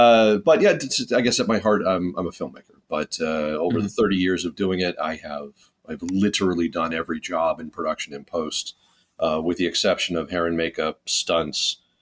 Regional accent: Chicago, Illinois, United States; born there; Well, I was born in Chicago.

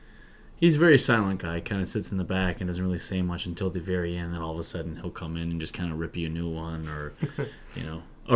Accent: Michigan, United States; My cousin and I, John, are from Michigan originally.

